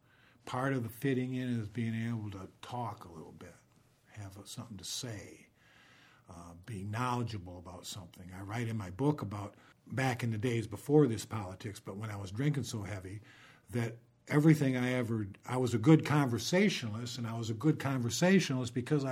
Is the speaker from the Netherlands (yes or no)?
no; Traverse City, Michigan, United States; and I'm from Traverse City. Well, that's a small town